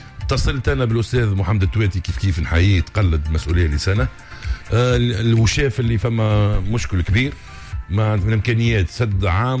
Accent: Soliman, Nabeul Governorate, Tunisia; كنت ندعمها كيما اي مواطن في سليمان

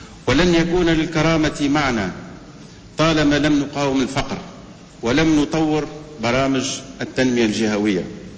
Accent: Tunisia; والتي صنعت دوما التحولات الكبرى في بلادنا تونس

